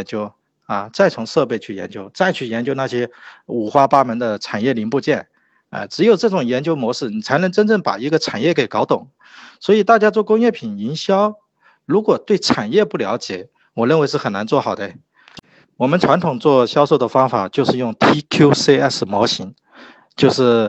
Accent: Zhejiang, China; 用我们浙江话说就是引进来走出去

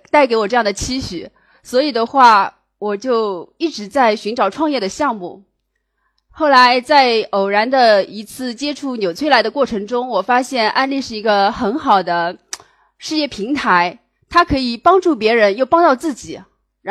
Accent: Jiangsu, China; 首先自我介绍一下，我是来自江苏的

